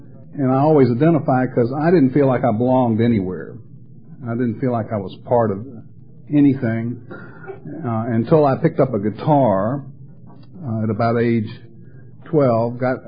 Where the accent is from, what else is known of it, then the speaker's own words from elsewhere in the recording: Atlanta, Georgia, United States; moved away as an adult; also born or lived in Charleston; now in Myrtle Beach, United States; And they put down that I'm from Charleston, but actually I'm from Atlanta. I grew up in Atlanta.